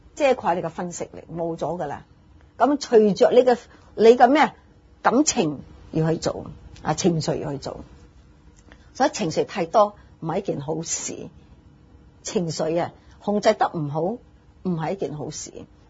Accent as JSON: {"language": "Chinese", "country": "China", "said": "我这种精神呢，我们中国人真的要学一下"}